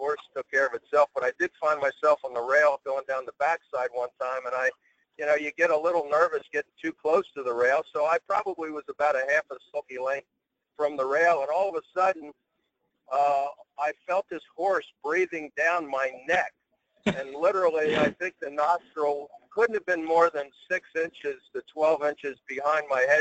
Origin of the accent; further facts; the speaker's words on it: Pennsylvania, United States; moved away as an adult; also born or lived in Miami; thoroughbreds from growing up in Pennsylvania outside of the Philadelphia area where harness racing was prevalent back in those days. I went down, as I said, to Florida International University in Miami.